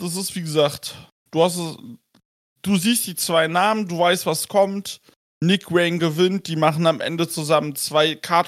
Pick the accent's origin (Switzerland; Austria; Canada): Canada; komme ich auch aus Kanada.